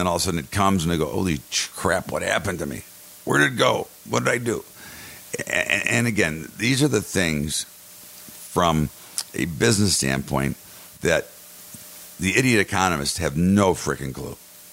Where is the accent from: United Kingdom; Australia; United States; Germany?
United States; Again, I'm an American. Okay, I'm for everybody.